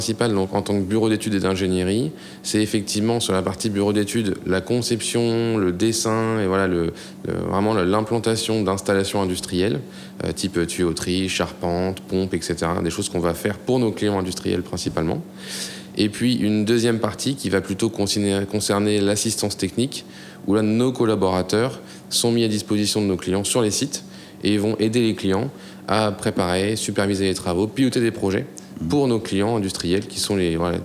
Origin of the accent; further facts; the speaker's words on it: Le Havre, Normandy, France; moi j'ai 35 ans. Je suis originaire de Normandie, parce que j'ai vécu au Havre voilà, depuis tout jeune.